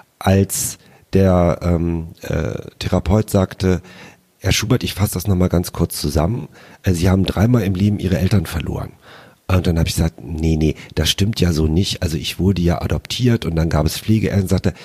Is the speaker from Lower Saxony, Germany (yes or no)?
yes; Lower Saxony, Germany; born there; ich bin in Niedersachsen geboren.